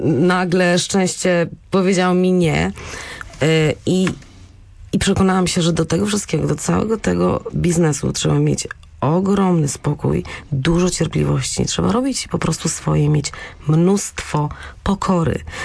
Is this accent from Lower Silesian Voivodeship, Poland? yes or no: yes; Lubin, Lower Silesian Voivodeship, Poland; Moim rodzinnym miastem jest Lubin, koło Wrocławia. Tak. I właśnie może dlatego, że pochodzę z takiego niewielkiego miasta